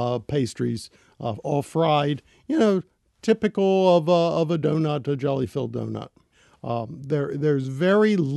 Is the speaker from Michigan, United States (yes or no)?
no; Glen Burnie, Maryland, United States; My home was a little town outside of Baltimore called Glen Burnie, between Baltimore and Annapolis. My grandparents settled there. To this day, the only Jewish family in Glen Burnie